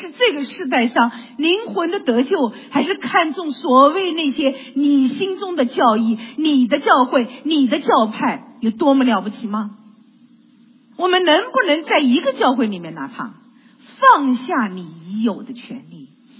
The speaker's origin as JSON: {"language": "Chinese", "region": "Shanghai", "country": "China", "tie": "born or raised there", "said": "特别是像我生在上海，然后长在资产阶级家庭"}